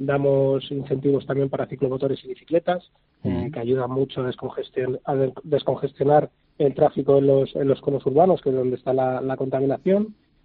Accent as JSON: {"language": "Spanish", "town": "Madrid", "region": "Community of Madrid", "country": "Spain", "said": "de los 5, 4 somos de Madrid"}